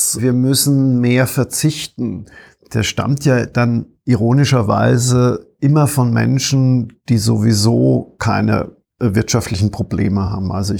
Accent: Germany; Ich meine, ich komme aus Deutschland und ich habe noch in meiner Kindheit und Jugend die DDR miterlebt, weil wir Verwandten auch da drüben hatten.

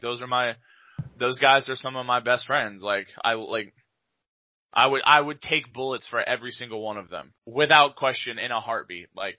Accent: Knoxville, Tennessee, United States; born there; I was born in Knoxville, Tennessee, just to put that one out there.

